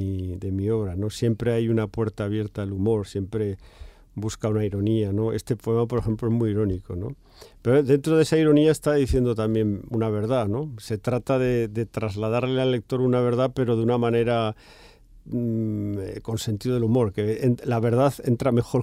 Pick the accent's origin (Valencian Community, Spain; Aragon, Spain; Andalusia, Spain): Aragon, Spain; Barbastro; en mi pueblo, en Barbastro, yo viví los 18 primeros años de mi vida y allí se forjó todo, mi identidad, mis emociones